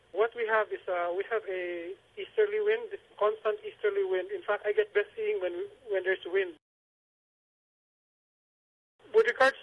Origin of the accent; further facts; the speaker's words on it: Cebu, Central Visayas, Philippines; Yeah, I grew up in the Philippines. I was born, raised here. I've lived in Cebu all my life.